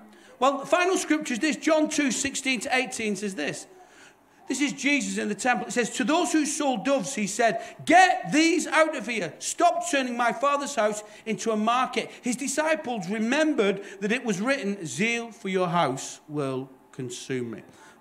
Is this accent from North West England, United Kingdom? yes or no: yes; Bolton, North West England, United Kingdom; Well, I'm from Bolton, right?